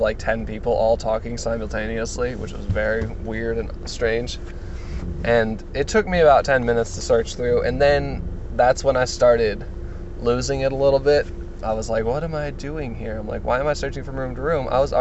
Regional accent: Kansas, United States; I'm from Kansas. Spangles is a Kansas establishment.

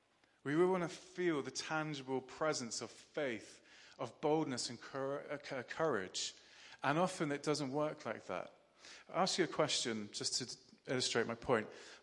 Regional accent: United Kingdom; I'm still being British about it.

